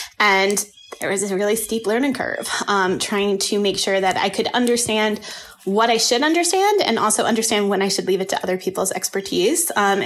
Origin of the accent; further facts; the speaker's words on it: Revere, Massachusetts, United States; I grew up a little bit outside of Boston in a city called Revere, Massachusetts. And I'm currently still in Massachusetts, so native Bay Stater here.